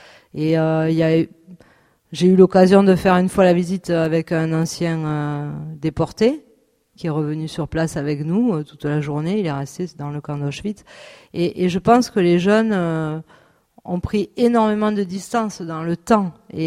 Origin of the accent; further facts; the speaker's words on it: Toulouse, Occitanie, France; Je suis pas d'ici, moi je suis toulousaine aussi, hein, donc je suis pas d'ici